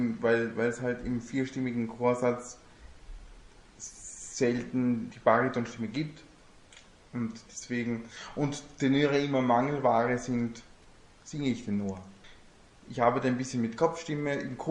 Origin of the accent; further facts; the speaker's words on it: Rome, Lazio, Italy; German is a second language; Ich war 3 Jahre alt, wie ich angefangen habe, Deutsch zu sprechen. Und deswegen bin ich immer so zwischen zwei Identitäten gependelt, im Sinne von, bin ich jetzt Deutscher oder bin ich jetzt Italiener?